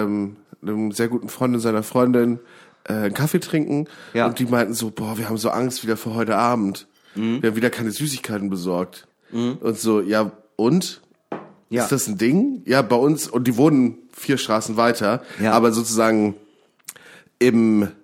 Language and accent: German; Schnelsen, Hamburg, Germany; wir haben gerade herausgefunden, wir sind beide in Schnelsen aufgewachsen.